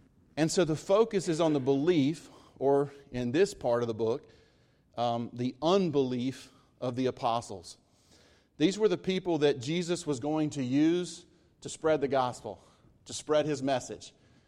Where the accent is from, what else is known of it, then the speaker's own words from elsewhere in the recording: North Carolina, United States; I came to Reidsville to play basketball. I grew up in Guilford County.